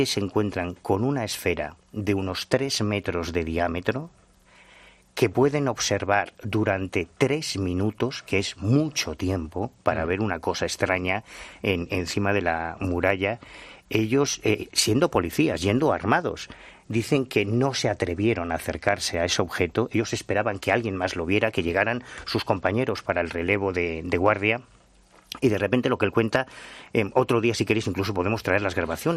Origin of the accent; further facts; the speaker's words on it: Galicia, Spain; yo soy gallego